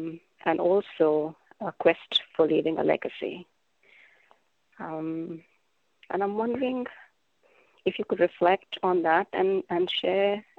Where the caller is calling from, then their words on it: Los Angeles, California, United States; I'm calling from Los Angeles.